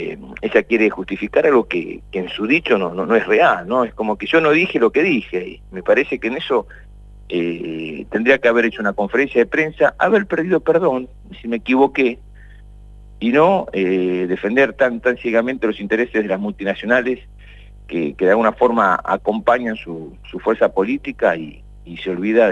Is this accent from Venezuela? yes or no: no; Argentina; como pueblo argentino.